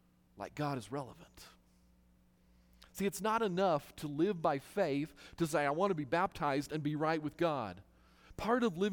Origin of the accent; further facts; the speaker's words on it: Utah, United States; now in Roswell, United States; Part of it is because I grew up in Utah, and you guys don't have a clue what winter is.